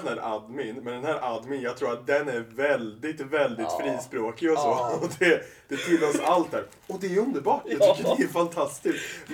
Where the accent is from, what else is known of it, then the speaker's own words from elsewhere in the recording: Östergötland, Sweden; now in Stockholm, Sweden; När jag var hemma i Östergötland.